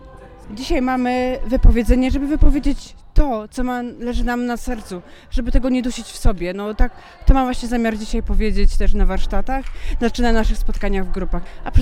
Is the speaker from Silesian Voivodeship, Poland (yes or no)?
yes; Katowice, Silesian Voivodeship, Poland; jestem z Katowic, jestem siostrą Elżbietanką.